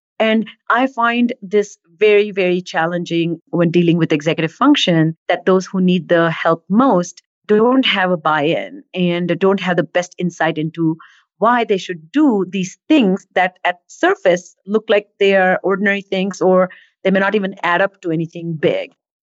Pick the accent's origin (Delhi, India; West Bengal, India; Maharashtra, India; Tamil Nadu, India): Maharashtra, India; Mumbai; I grew up in India, in Bombay